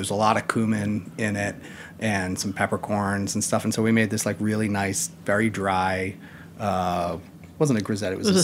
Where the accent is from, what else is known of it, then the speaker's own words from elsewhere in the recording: New York, United States; As a New Yorker, not bagels.